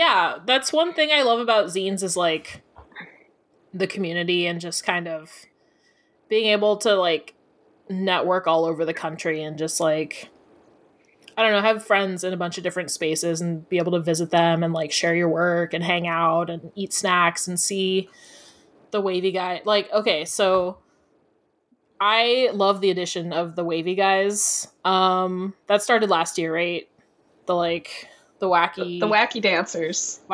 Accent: California, United States; I'm from California, for everyone who doesn't know, so it's like, it's not that much of a trek, but it's a flight.

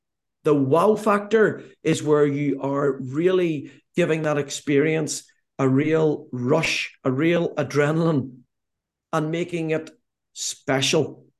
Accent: Belfast, Northern Ireland, United Kingdom; They asked where I was from. I said I was from Belfast.

